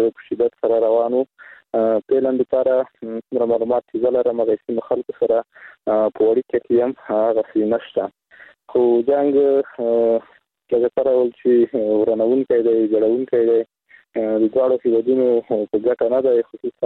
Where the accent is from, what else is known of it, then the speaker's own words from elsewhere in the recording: Afghanistan; زه چې زه افغان یم یا مثلا زه ځوان یم